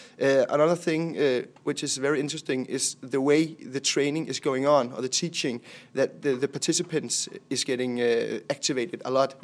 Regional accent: Denmark; from Denmark, the Social Democratic Youth in Denmark and from the Danish Metalworkers Union.

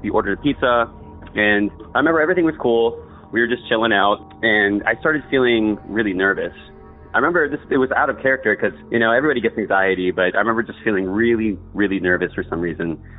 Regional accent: Silver Spring, Maryland, United States; I come from Silver Spring, Maryland.

